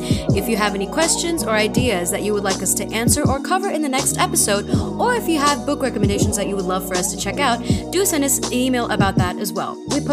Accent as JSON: {"language": "English", "country": "India", "said": "we're two Indian post grads. We're 22 and there's so much that we have to learn"}